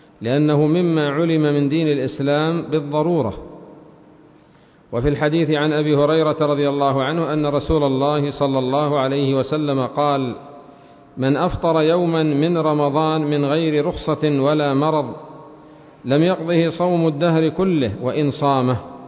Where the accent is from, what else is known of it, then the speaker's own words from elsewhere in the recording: Aden, Yemen; وفي بلادنا عدن المحروسة تغلق المطاعم